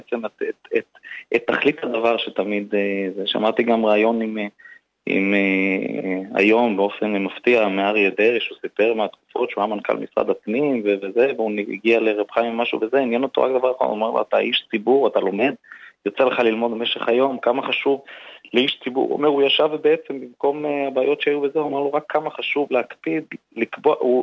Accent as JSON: {"language": "Hebrew", "town": "Bnei Brak", "region": "Tel Aviv District", "country": "Israel", "tie": "born or raised there", "said": "אני גדלתי ברחוב, ברחוב רבסי, בנברק, שם גדלתי, שם נולדתי."}